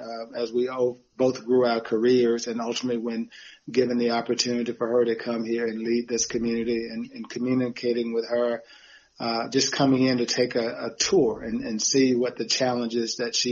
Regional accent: North Carolina, United States; I'm originally from North Carolina up the street, about 2 hours away, Halifax County, North Carolina.

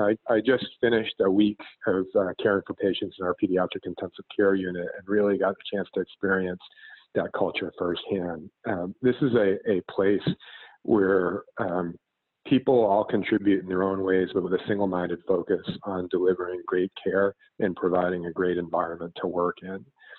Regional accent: United States; but I'm American.

